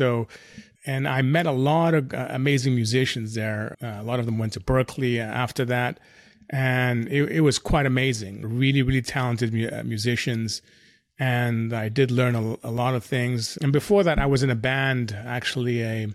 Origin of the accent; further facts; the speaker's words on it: Cyprus; I was born and raised in Cyprus, so the island. So I'm Greek Cypriot.